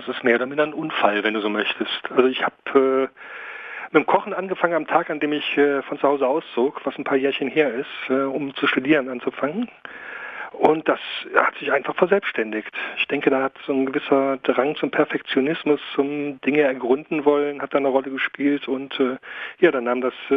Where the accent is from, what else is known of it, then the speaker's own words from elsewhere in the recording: Cologne, North Rhine-Westphalia, Germany; Ich komme und lebe aus Köln, ja, genau.